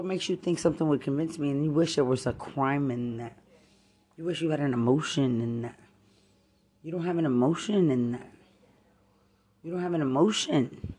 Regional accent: Lubbock, Texas, United States; I'm from Lubbock.

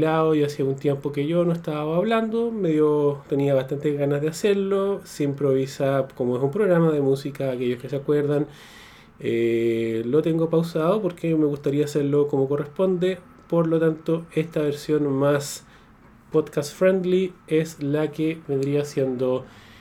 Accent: Chile; como chilenos, nos gusta hacer la asociatividad con lo que está pasando afuera

